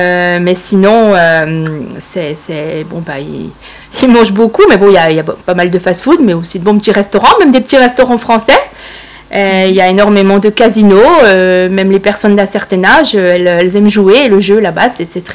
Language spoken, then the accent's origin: French; France; Bon, je suis française, c'est sûr